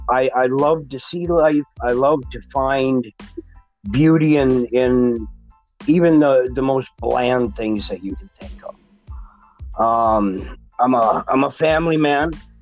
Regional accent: Minnesota, United States; now in Dallas-Fort Worth, United States; I live in the Dallas-Fort Worth area in Texas. Awesome. Originally, I'm from the northern states. I'm from Minnesota.

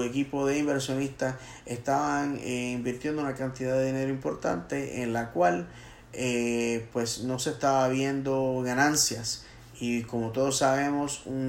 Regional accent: Bayamón, Puerto Rico; la ciudad de Bayamón, Puerto Rico, la cual es mi pueblo natal

